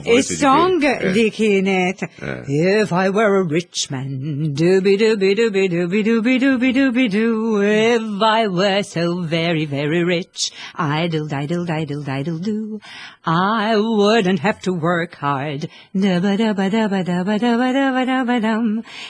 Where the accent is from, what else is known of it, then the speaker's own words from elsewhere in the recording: Ħamrun, Southern Harbour, Malta; kont immur l-iskola primarja tal-Ħamrun, għax jiena mill-Ħamrun.